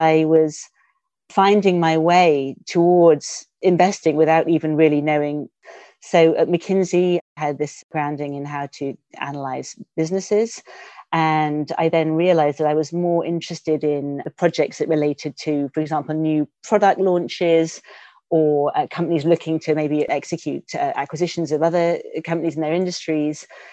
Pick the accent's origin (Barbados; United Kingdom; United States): United Kingdom; London; I grew up in London. I've always lived in London for the majority of my life.